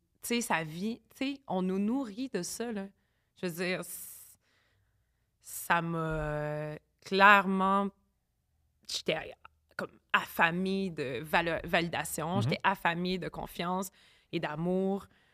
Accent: Gatineau, Quebec, Canada; Non, mais Gatineau, moi, je viens du hood de Gatineau.

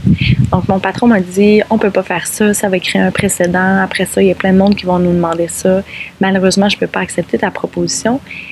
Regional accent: Quebec, Canada; je suis originaire de la Mauricie, mes parents habitaient toujours là-bas.

